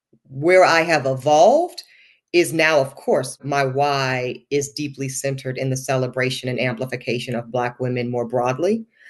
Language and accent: English; American South, United States; speaking about this Black girl she was raising, me … growing up in the American South, that I would have to contend with a lot of preconceptions and misnomers about who I was as a Black woman in America.